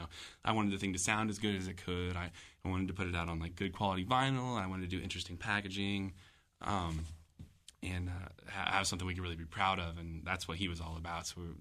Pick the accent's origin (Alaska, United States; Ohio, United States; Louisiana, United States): Ohio, United States; Xenia; We're all originally from Xenia, so we get Xenia folks to come out to Yellow Springs